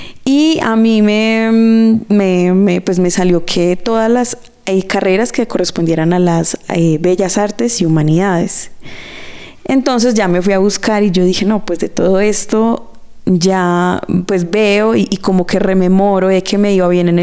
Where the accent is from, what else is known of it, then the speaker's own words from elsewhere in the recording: Pereira, Risaralda, Colombia; vengo de la ciudad de Pereira, nací allí, allí he vivido toda mi vida, mis 31 años